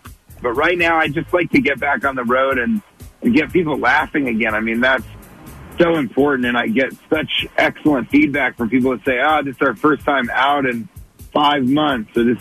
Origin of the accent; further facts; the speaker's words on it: Denver, Colorado, United States; now in New York City, United States; No, I'm from Denver, Colorado.